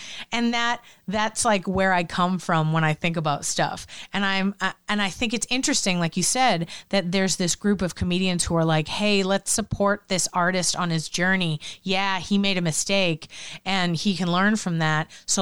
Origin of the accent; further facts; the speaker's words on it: Boston, Massachusetts, United States; I mean, I'm from Boston originally, and I don't know if you know anything about Boston, but the motto is, you think you're better than me?